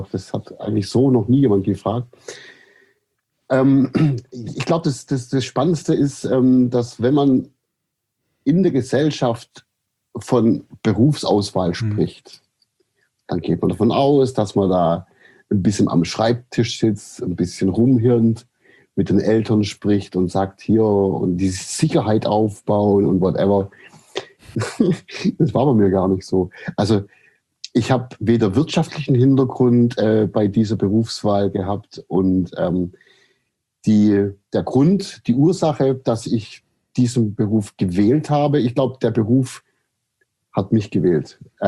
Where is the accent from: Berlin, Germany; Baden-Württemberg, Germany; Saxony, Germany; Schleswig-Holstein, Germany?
Baden-Württemberg, Germany; Aidlingen; Also, aufgewachsen bin ich im Landkreis Böbling da gibt es so eine Gegend, die heißt Heckengäu und das ist die Perle des Heckengäus, wie die Ortschaft sich selber nennt und das ist der Ort Eidlingen. Da bin ich groß geworden